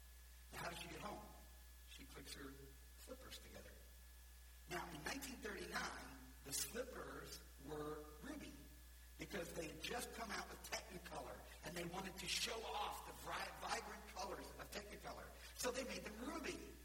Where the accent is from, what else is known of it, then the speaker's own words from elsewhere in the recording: Louisiana, United States; And I grew up in Louisiana, so New York City's always bad, right?